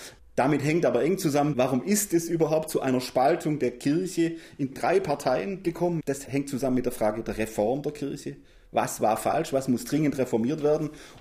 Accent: Baden-Württemberg, Germany; So als Schwabe finde ich das natürlich ganz großartig

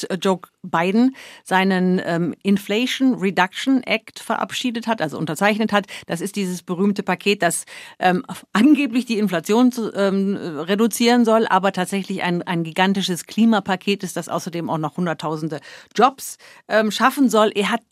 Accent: Germany; weil als Deutsche höre ich ja im Straßenverkehr, bin ich ja sozusagen akustisch unterwegs.

